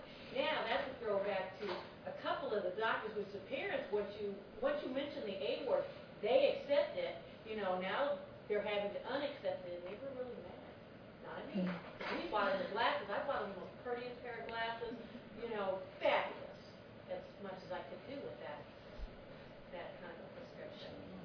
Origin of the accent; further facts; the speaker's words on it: San Bernardino, California, United States; I wish I was, no. I'm from San Bernardino, California.